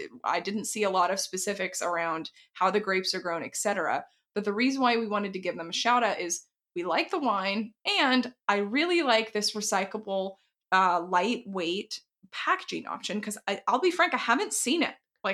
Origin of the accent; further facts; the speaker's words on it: Texas, United States; I think it's because we come from Texas.